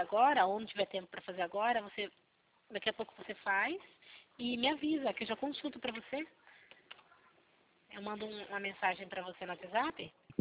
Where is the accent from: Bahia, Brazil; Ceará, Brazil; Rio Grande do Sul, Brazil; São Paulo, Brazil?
São Paulo, Brazil; Piracicaba; eu sou daqui de Piracicaba